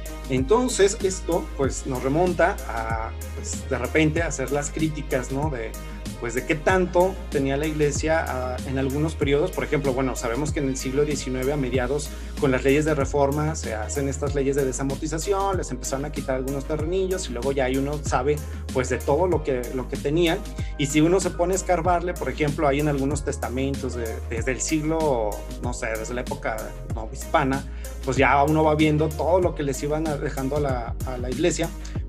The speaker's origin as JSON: {"language": "Spanish", "region": "Zacatecas", "country": "Mexico", "said": "soy historiador y soy zacatecano."}